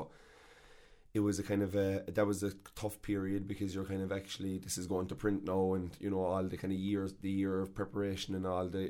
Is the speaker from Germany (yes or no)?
no; Tralee, County Kerry, Ireland; born there; I was born in the Tralee General Hospital on the 1st of March, 1983.